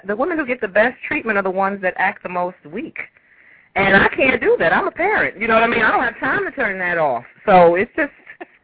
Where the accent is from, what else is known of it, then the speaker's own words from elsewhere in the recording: Bronx, New York, United States; I'm from the Bronx, Yankee